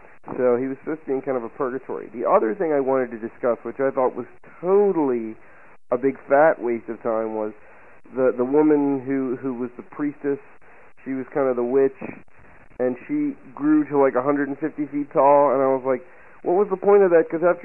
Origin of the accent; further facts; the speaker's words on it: Maryland, United States; accent: Baltimore; also born or lived in Saratoga, New York; I'm from Saratoga, New York, originally, but I spent the last 30 years or so in Maryland, where I am now. And when I was younger, we moved here when I was about 5, I started to pick up the Baltimore accent